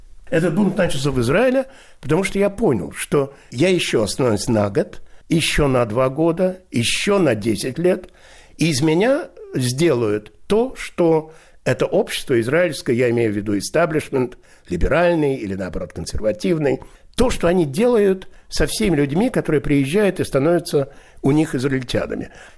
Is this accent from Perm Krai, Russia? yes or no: no; Moscow, Russia; born there; Я родился в Москве, в Мариной Роще.